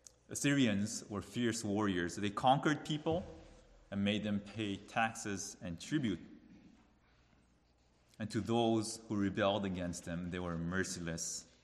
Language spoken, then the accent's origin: English; South Korea; I come from South Korea, just like your own minister, which is right next to North Korea.